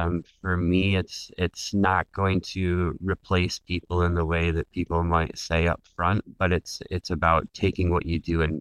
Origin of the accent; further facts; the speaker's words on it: Michigan, United States; moved away as an adult; also born or lived in Germany; I had spent about 7 years living in Germany, even though I'm originally from Michigan, the U.S. area